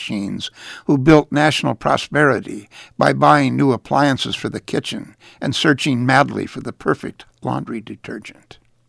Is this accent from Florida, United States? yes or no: no; Cincinnati, Ohio, United States; I grew up in one in Cincinnati, where the dads drove off to work every morning and went in what was then the only family car